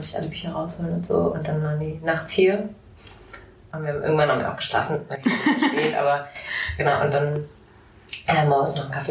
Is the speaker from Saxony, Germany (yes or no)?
no; Marburg, Hesse, Germany; wir sind in Marburg aufgewachsen, also in Hessen, genau. Und dann zur Schule gegangen und dann zum Studieren weggegangen nach Lüneburg